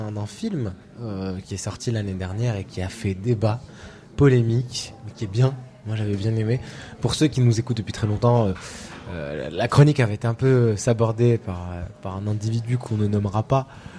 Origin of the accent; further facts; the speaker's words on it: Morocco; il y a des Arabes, il y a Djelloul et moi par exemple, on vient du Maroc